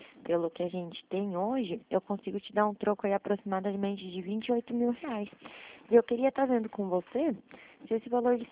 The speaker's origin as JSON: {"language": "Portuguese", "town": "Curitiba", "region": "Paraná", "country": "Brazil", "said": "Eu sou de Curitiba"}